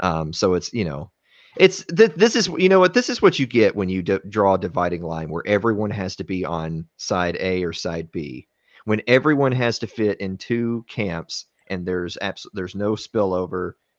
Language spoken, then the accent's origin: English; the South, United States; Well, I mean, you know, I'm from the South.